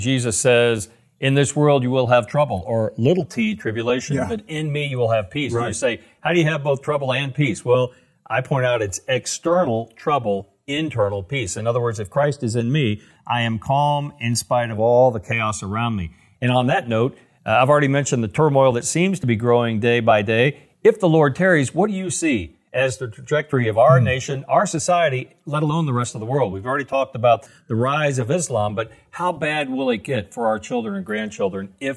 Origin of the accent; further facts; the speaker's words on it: Kentucky, United States; In my home state of Kentucky recently, our governor was on a national television program, The View